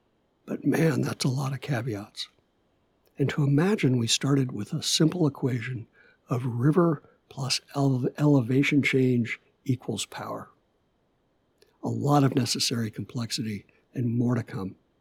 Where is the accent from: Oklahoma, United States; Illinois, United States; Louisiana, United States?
Illinois, United States; Evanston; I want to give a big shout out to everyone tuning in from my hometown of Evanston, Illinois